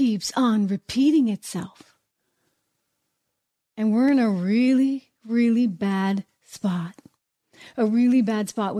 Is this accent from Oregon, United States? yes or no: no; New Hampshire, United States; accent: New Hampshire; Sorry, that's my New Hampshire accent coming out.